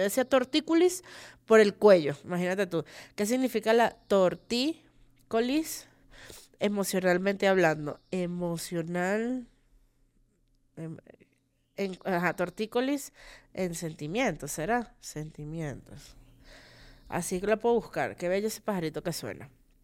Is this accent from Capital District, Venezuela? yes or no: no; Los Teques, Miranda, Venezuela; Una de las cosas que yo más extraño de mi Caracas, que no es mía porque yo soy de Los Teques